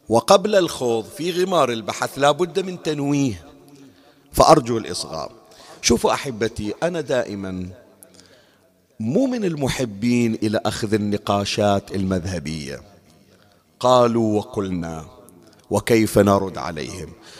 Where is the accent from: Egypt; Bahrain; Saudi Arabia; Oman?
Bahrain; عندنا بالبحرين، التقيت بهم في مكتبة من المكتبات